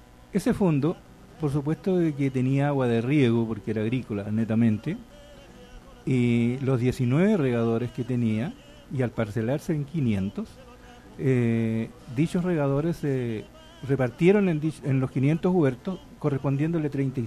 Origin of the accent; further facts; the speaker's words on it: O'Higgins, Chile; moved away; yo soy colchagüino de tomo y lomo. Llegué aquí en el año 62. Para el Mundial. Una familia numerosa, somos 6 hermanos